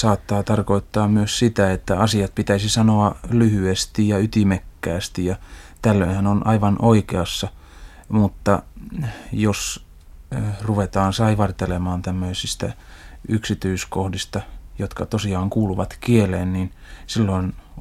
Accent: Jalasjärvi, South Ostrobothnia, Finland; Minä olen puolestani Jalahjärveltä sieltä Etelä-Pohjanmaalta.

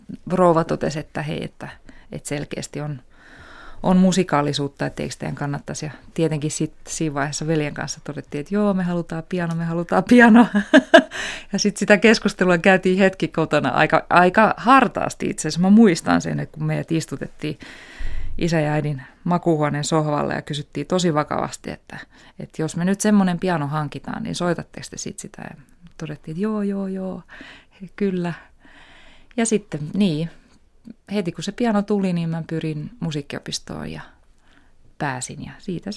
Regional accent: Järvenpää, Uusimaa, Finland; isä on intialainen ja tosiaan äiti suomalainen. Synnyin Järvenpäässä ja siellä elin ensimmäiset 19 vai 20 vuotta

